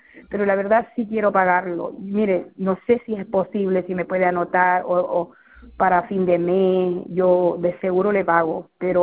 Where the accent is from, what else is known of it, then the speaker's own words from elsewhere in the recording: Bolivia; yo soy del país de Bolivia